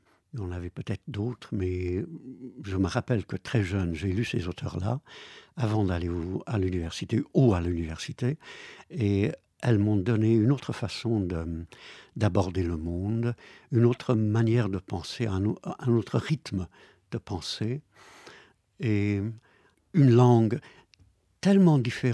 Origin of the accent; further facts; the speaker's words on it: England, United Kingdom; French is a second language; now in France; je suis anglais d'origine, j'ai la nationalité française, mais j'ai du sang presque entièrement anglais dans les veines. J'ai été éduqué à Cambridge